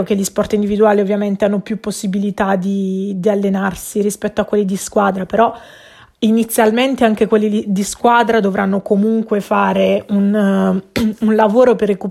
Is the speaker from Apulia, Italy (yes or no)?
yes; Apulia, Italy; Qui, come ho già detto, da buona pugliese.